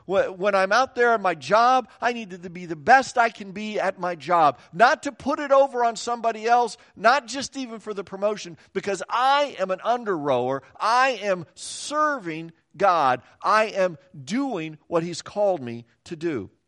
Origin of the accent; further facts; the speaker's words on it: Kansas, United States; Remember, I'm from Kansas. We don't ski.